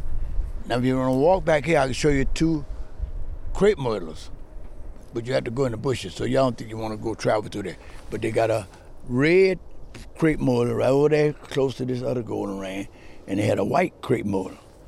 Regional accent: New Orleans, Louisiana, United States; But I was born and raised on Cleveland Bury, that's the third ward, right around the corner of Charity Hospital.

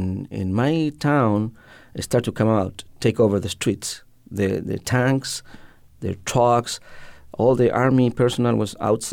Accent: Antofagasta, Chile; English is a second language; I was living in my hometown. It's called Antofagasta, which is at the very north of Chile.

